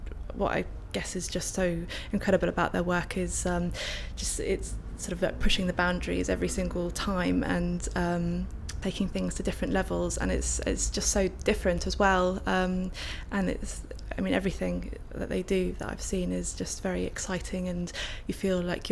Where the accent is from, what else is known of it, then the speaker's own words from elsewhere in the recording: London, United Kingdom; now in Bournemouth, United Kingdom; I'm from London originally, actually, and I've been living in Bournemouth for about a year. So yeah, I mean, London's still really home for me